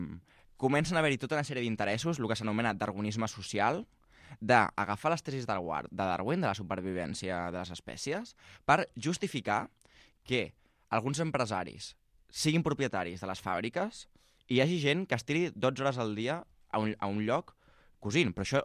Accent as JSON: {"language": "Catalan", "town": "Castelldefels", "region": "Catalonia", "country": "Spain", "said": "Clar, jo soc de Castelldefels, puc fer Castefa, Gavà, Viladecans..."}